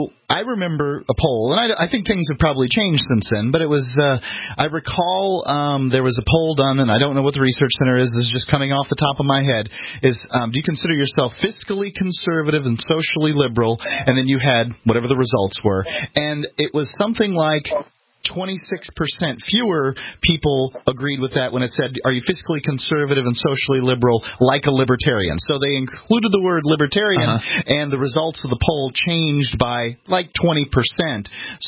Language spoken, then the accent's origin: English; Bradenton, Florida, United States; also born or lived in Sarasota; I was born in Sarasota, but I didn't grow up there. I grew up in Bradentucky, just north.